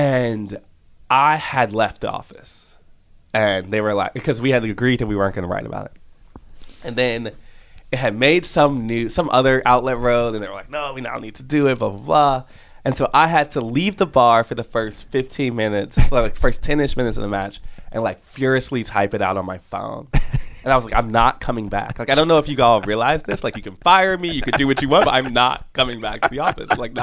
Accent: Illinois, United States; born or raised there

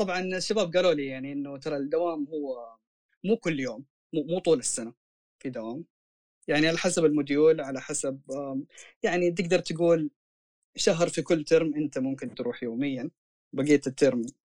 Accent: Jeddah, Makkah Province, Saudi Arabia; أنا أيام زمان 2011 أنا من الناس اللي كنت أقول زي بقية الجداوية اللي أنا زي السمك لو طلعت من جدة أموت، عارف اللي، ولا أنا مستحيل أعيش في مكان غير جدة.

